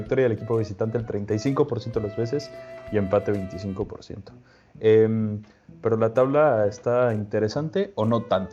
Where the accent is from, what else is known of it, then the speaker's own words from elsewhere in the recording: Monterrey, Nuevo León, Mexico; Yo le voy a los norteños de Monterrey porque yo soy de Monterrey.